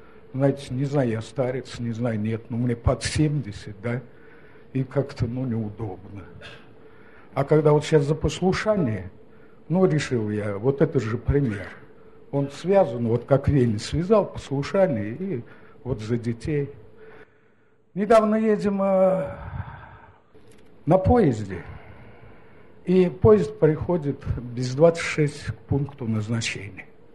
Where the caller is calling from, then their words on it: Samara, Samara Oblast, Russia; из Самары.